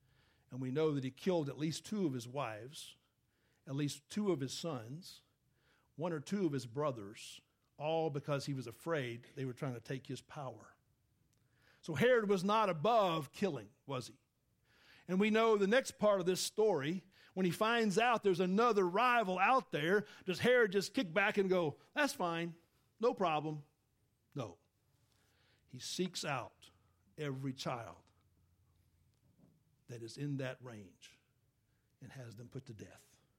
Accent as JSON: {"language": "English", "region": "Georgia", "country": "United States", "tie": "born there", "said": "I was born in Georgia, and I was born under a guy named Governor Vandiver in Georgia in 1962."}